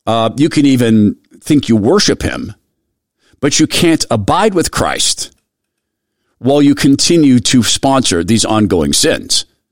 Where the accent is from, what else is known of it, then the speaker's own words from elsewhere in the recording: Spokane, Washington, United States; When I grew up in Spokane, Washington, I was with teens, like all teens, hang out with teens.